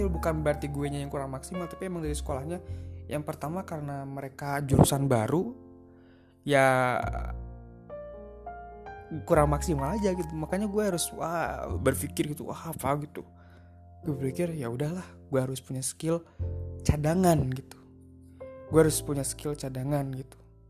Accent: Cimahi, West Java, Indonesia; Singkat cerita, gue akhirnya sekolah di salah satu SMK swasta di kota gue di Cimahi gitu.

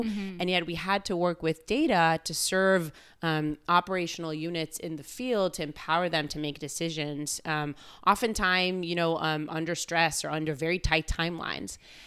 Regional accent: Israel; I was born and raised in Israel, and actually grew up in a place called the Weizmann Institute of Science.

